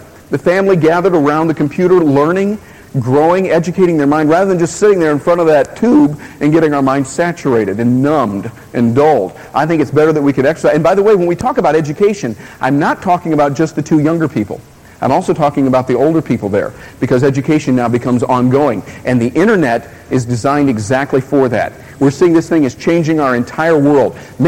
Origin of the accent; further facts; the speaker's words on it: Atlanta, Georgia, United States; Now, I'm from Atlanta.